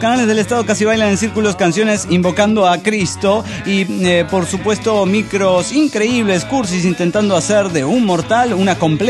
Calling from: Caracas, Capital District, Venezuela; de Caracas, Venezuela.

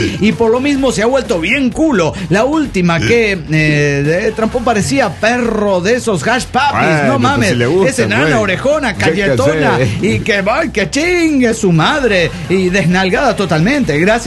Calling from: Ciudad Juárez, Chihuahua, Mexico; de Juárez, México.

